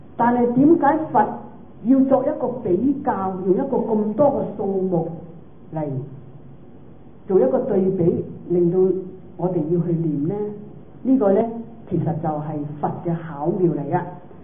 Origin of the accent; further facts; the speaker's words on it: Guangdong, China; 唔係好似我哋廣東人講咧，講大話咧叫做，即係講方話咧就叫做講大話咁啊。